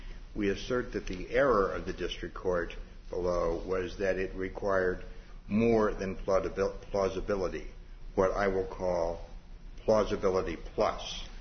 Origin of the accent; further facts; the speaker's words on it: South Bend, Indiana, United States; May it please the court … from South Bend.